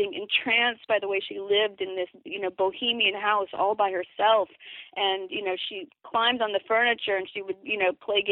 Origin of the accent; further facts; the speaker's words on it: Midwest, United States; growing up in the Midwest after we moved there